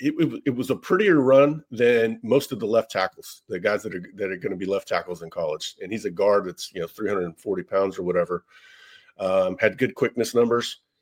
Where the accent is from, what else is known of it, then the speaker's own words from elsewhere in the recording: Hayward, California, United States; born there; I was born in Hayward and lived the first 2 years of my life in Hayward, California.